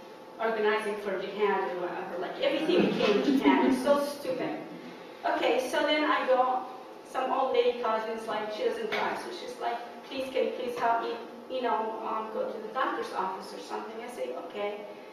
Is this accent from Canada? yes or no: no; Jordan; interested in knowing, you know, his heritage and where we came from and stuff like that, because we came from Jordan.